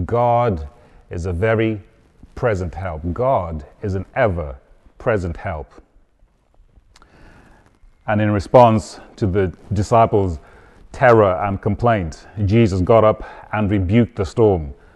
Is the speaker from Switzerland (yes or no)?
no; Zimbabwe; also born or lived in Zambia; now in United Kingdom; I was born in Zambia, raised in Zimbabwe. I've got an identity crisis.